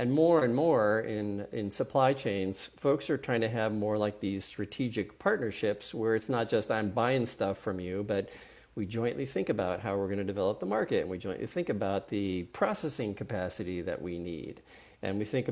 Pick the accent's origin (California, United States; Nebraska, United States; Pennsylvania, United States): California, United States; San Diego; Okay, so I'm at UW, but I got to admit I'm originally from San Diego, and I got only one sports team, and it's a baseball team, the Padres